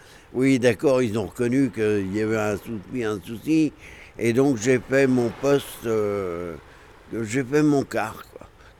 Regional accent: Brittany, France; Pour moi, la mer, déjà, je suis breton, donc je suis, comme ici la plupart des résidents, entouré par la mer.

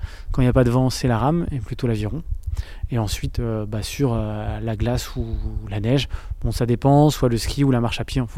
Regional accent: Rennes, Brittany, France; Quand j'étais petit, j'ai grandi à Rennes

